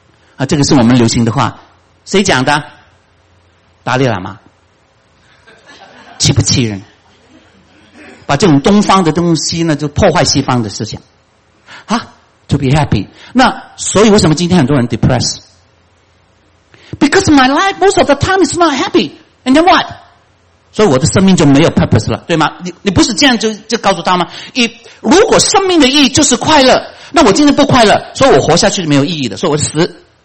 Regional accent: China; 我们中国人是最典型的嘛，对吗？

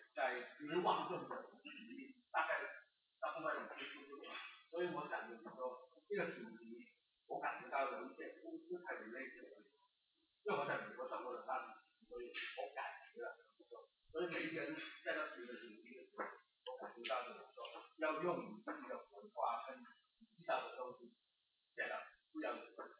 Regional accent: Hong Kong; 我们香港人出来都不讲不靠谱

